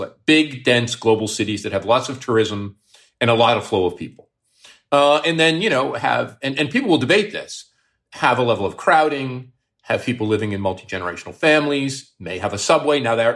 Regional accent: Newark, New Jersey, United States; now in Toronto, Canada; I'm originally from Newark.

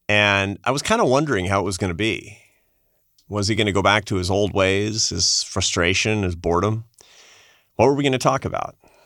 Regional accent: Seattle, Washington, United States; I'm a city boy. I'm from Seattle.

